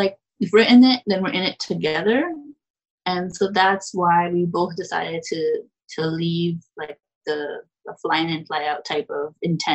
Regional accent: Canada; also born or lived in New Jersey, United States; when I was in high school, by the way, I was in New Jersey, but I'm a Canadian. So we moved there, but I was considered an international student.

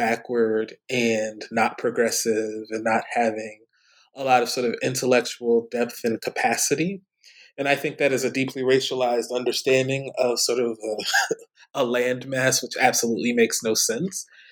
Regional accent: East Orange, New Jersey, United States; I am from East Orange, New Jersey. I am the product of public schools in East Orange, New Jersey, K-12.

